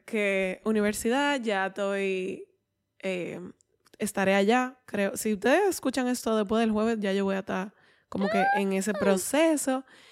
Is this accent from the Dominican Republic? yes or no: yes; Dominican Republic; nosotros los dominicanos se nos va la chaveta con la vaina de los acentos.